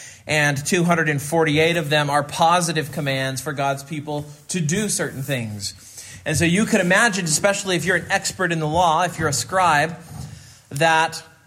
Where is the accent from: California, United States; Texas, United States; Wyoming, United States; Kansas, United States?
Kansas, United States; I grew up in Central Kansas, and growing up as a high schooler, there was one kind of music I was allowed to listen to in my house